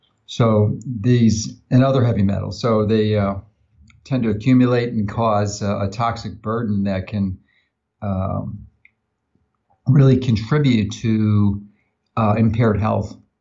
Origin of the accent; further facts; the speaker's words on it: Chicago, Illinois, United States; And my hometown newspaper, Chicago Tribune, exposed the flaw in that whole industry.